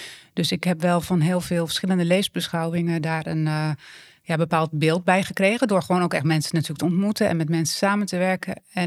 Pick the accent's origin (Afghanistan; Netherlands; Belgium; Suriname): Netherlands; Ermelo, Gelderland; Ik ben geboren en getogen in een christelijk gezin hier op de Veluwe. We zitten hier in Ermelo, midden van de Bijbelbelt.